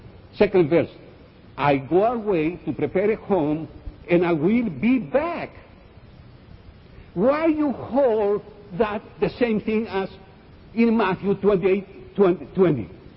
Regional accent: Greece; English is a second language; I am from Greece. But, you know, though I born in Greece, I'm from Missouri.

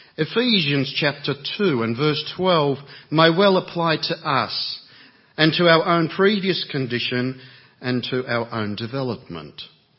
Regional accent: Australia; I come from Australia, and good morning, brethren.

